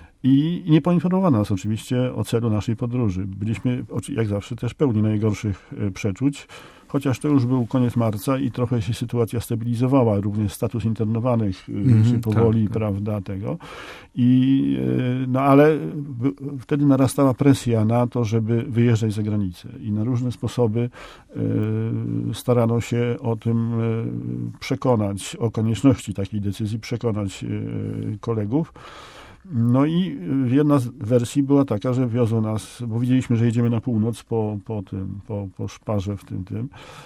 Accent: Pomeranian Voivodeship, Poland; Ja jestem też Kaszubą, tyle tylko, że z południa

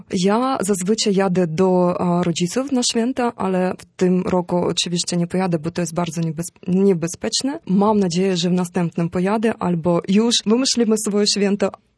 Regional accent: Sumy, Sumy Oblast, Ukraine; Polish is a second language; moved away; A ja pochodzę z Ukrainy Wschodniej, z miasta Sumy i u nas nie ma takiej tradycji

